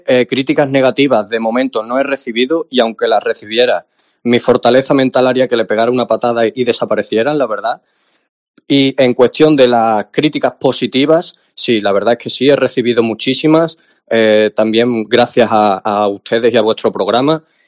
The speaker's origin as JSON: {"language": "Spanish", "region": "Extremadura", "country": "Spain", "tie": "born or raised there", "lives_now": "Paris, France", "said": "porque es tan grande salir de mi pueblo, que no es gran cosa en el mundo artístico, ¿no? Porque no tiene el reconocimiento que puede tener aquí en París."}